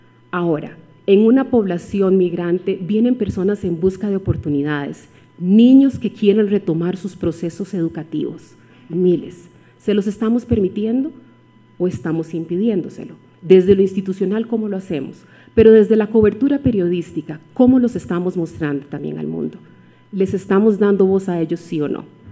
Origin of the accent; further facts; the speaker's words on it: Costa Rica; en mi país, Costa Rica. Mi región, de donde yo soy nativa, Centroamérica